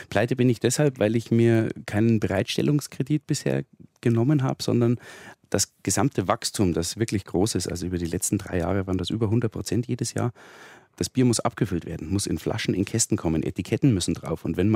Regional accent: Waakirchen, Bavaria, Germany; Also in meinem Heimatort Waakirchen gibt es den Getränkemarkt Rinne.

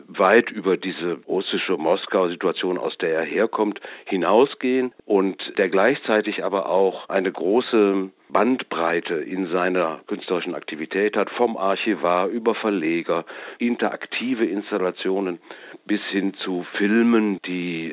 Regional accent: Cologne, North Rhine-Westphalia, Germany; Ich selber bin ja aus Köln, dort habe ich ihn kennengelernt.

